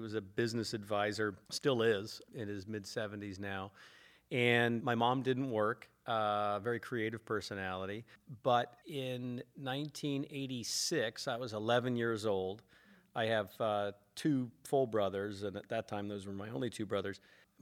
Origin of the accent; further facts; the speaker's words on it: San Francisco, California, United States; and so fond memories of growing up in San Francisco in a great era for the 49ers, I must say.